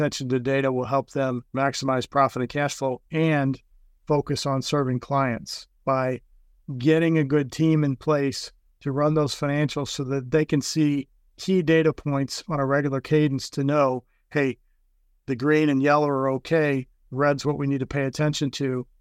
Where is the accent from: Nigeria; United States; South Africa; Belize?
United States; St. Louis, Missouri; I know I'm from St. Louis, but I need a football team to root for, and the Chiefs are my team.